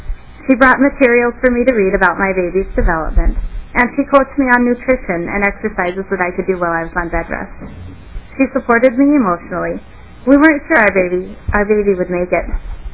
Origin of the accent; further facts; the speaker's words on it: Brainerd, Minnesota, United States; I'm from Brainerd.